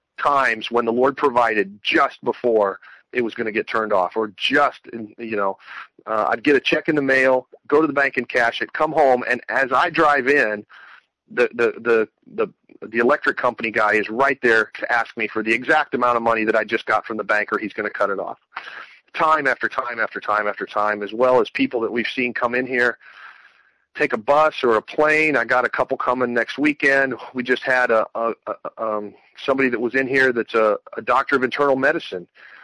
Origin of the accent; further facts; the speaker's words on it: Mexico; You know, I grew up in Mexico.